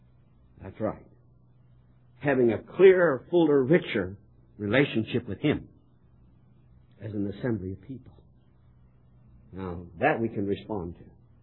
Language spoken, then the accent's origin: English; United States; I'm glad I'm an American. I can't say I'm proud to be an American. I'm glad to be an American.